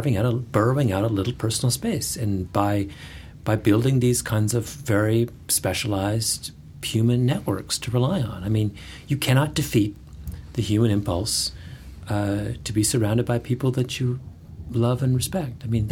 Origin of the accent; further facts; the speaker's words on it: Canada; I'm Canadian and was taught the story of Paul Revere from the English perspective.